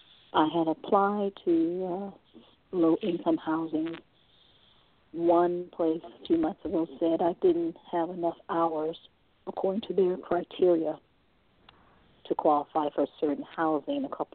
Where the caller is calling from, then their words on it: Cleveland, Ohio, United States; I'm calling from Cleveland, Ohio.